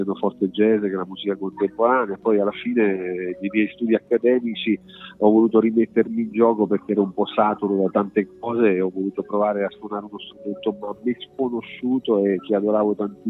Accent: Fermo, Marche, Italy; Sono di Fermo, delle Marche, del sud delle Marche, sì.

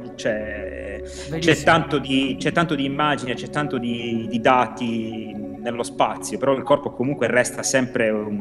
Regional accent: Sardinia, Italy; moved away as an adult; da quando ho 18 anni, praticamente mi sono trasferito dalla Sardegna e ho iniziato così a viaggiare.

